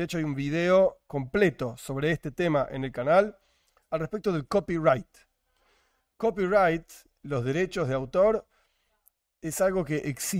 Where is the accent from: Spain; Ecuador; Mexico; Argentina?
Argentina; en este caso yo soy argentino